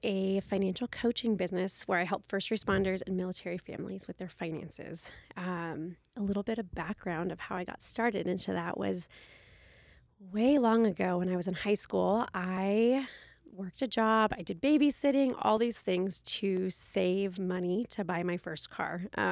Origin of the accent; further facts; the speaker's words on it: California, United States; also born or lived in Fairbanks, Alaska; And I was from Southern California, so very different places, and ended up dating.